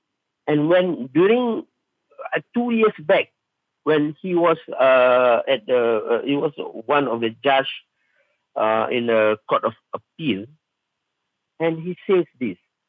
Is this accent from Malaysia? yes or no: yes; Malaysia; we are Malaysian.